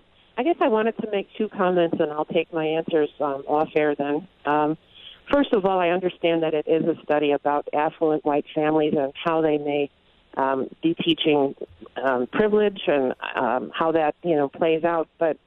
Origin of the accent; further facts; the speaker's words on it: Chicago, Illinois, United States; moved away as an adult; now in Wisconsin, United States; growing up in Chicago and being educated there